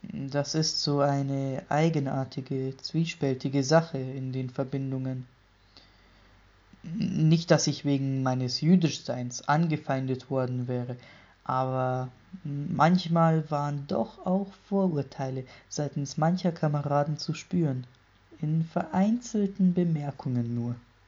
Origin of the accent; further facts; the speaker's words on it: Bamberg, Bavaria, Germany; Gleichwohl bin ich nach wie vor Mitglied der jüdischen Gemeinde in meiner Heimatstadt Bamberg. Und eigentlich war und bin ich ja selber ein Benachteiligter, nämlich gerade aufgrund meines Jüdischseins.